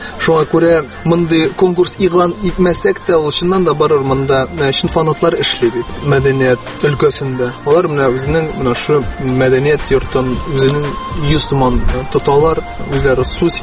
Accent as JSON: {"language": "Tatar", "town": "Aznakayevo", "region": "Tatarstan", "country": "Russia", "tie": "born or raised there", "said": "Азнакай минем туган ягым, мин үзем сәхнә артында үскән кеше."}